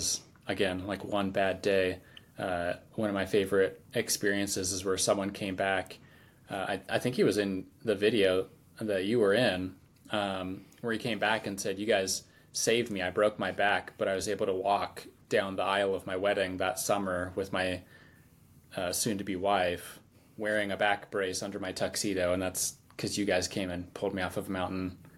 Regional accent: Virginia, United States; also born or lived in Germany; I grew up in Virginia

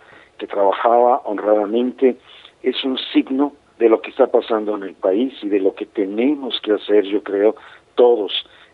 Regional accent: Mexico; como pastor, como mexicano.

